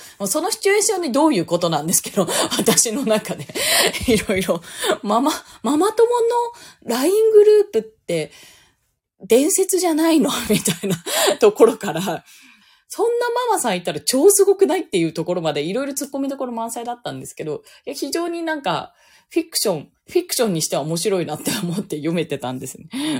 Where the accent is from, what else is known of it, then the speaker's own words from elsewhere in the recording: Saitama, Japan; also born or lived in Tokyo; 逆に私埼玉県民だよね